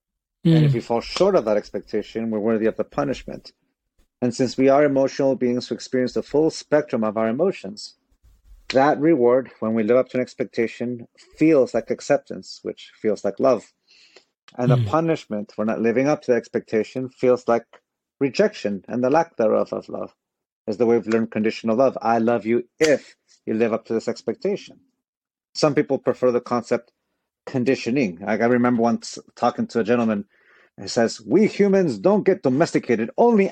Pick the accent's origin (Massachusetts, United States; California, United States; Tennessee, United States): California, United States; San Diego; also born or lived in Tijuana; I was born in San Diego, California. And I'm one of those, I lived both in Tijuana and San Diego.